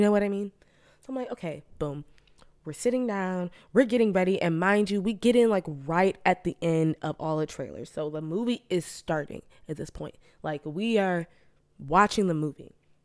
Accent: Florida, United States; I'm from Florida. We don't play out here.

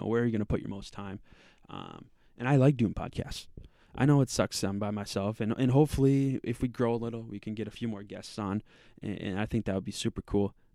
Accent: Minnesota, United States; also born or lived in Idaho / North Dakota; I was born in Idaho, and I moved to North Dakota for my early grade school years, and then I graduated from Southern Minnesota

